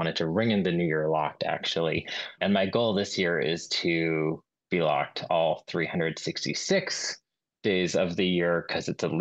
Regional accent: United States; born there; I'm Chinese American, but I was born here.

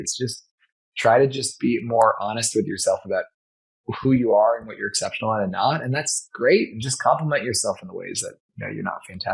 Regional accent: Los Angeles, California, United States; And I grew up getting driven around Los Angeles by him

